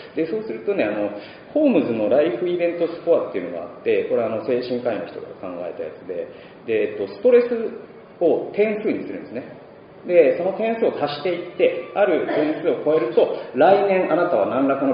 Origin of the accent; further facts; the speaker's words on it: Aichi, Japan; born there; 私はですね、1977年に愛知県で生まれて、